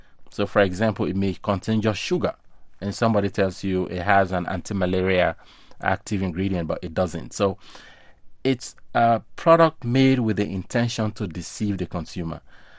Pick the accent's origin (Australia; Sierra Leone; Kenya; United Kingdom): Sierra Leone; now in United States; I know in Africa, I am an African from Sierra Leone.